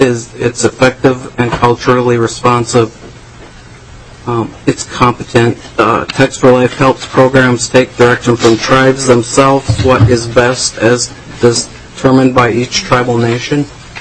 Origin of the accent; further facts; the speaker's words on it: Minnesota, United States; I'm from the Lorsu Indian community.